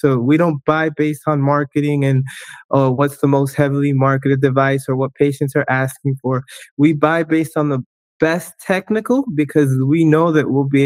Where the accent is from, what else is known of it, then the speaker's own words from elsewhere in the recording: Miami, Florida, United States; I was born and raised in Miami.